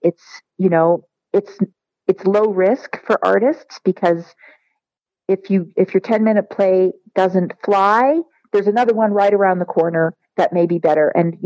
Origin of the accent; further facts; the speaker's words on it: Toronto, Ontario, Canada; I came from Toronto, which is really, really diverse